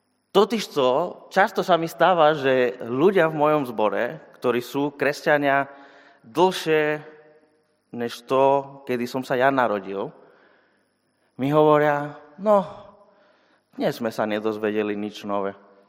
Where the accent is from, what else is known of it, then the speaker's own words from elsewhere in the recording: Spain; Slovak is a second language; now in Žilina, Slovakia; ChatGPT vám bude oveľa lepším pomocníkom ako Španiel zo Žiliny.